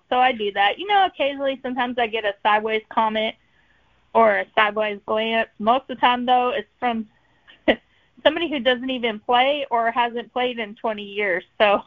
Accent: Virginia, United States; born there; now in Texas, United States; No, actually, I was born in Northern Virginia.

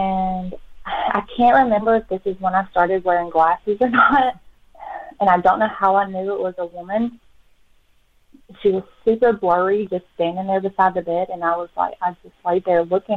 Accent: Childersburg, Alabama, United States; Okay, so I grew up in Childersburg, Alabama. This is a small town.

